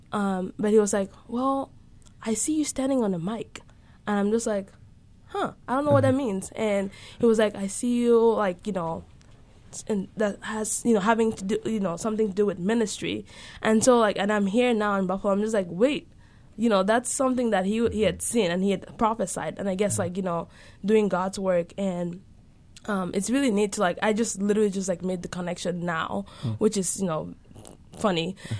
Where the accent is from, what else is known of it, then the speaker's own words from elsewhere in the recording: Cameroon; growing up in Cameroon, it's not the most developed country.